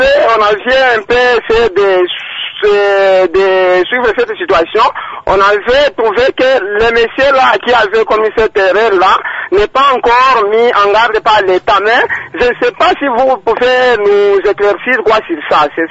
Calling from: Manono, Tanganyika, DR Congo; La première, nous sommes ici chez nous à Manono.

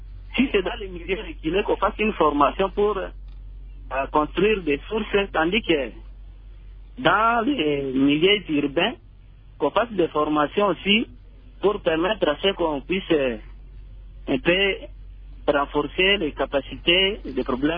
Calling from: Dungu, Haut-Uélé, DR Congo; ici chez nous à Dungu

